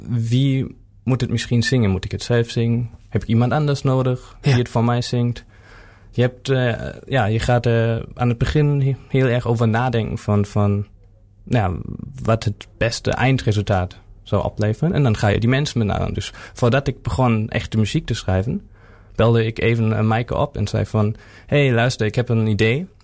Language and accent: Dutch; Germany; moved away as an adult; now in Groningen, Netherlands; oorspronkelijk kom ik uit Duitsland en ik ben naar Groningen naartoe gekomen 4 jaar geleden om hier te studeren.